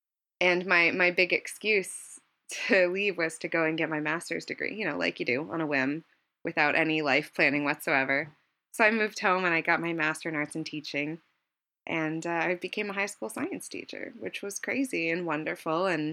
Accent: Connecticut, United States; growing up in Connecticut, everything there is AZA accredited

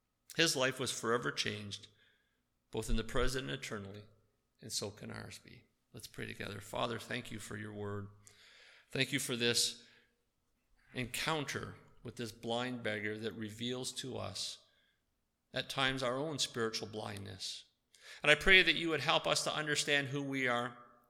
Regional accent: Toronto, Ontario, Canada; I grew up playing hockey in the Toronto area. Yes, I'm still a Leafs fan.

